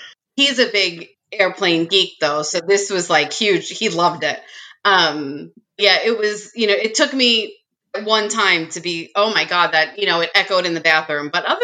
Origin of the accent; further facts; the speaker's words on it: Queens, New York, United States; I'm from Rockaway Beach in Queens. So that's what I was just going to say. I'm 10, my whole life, I live 10 minutes from JFK.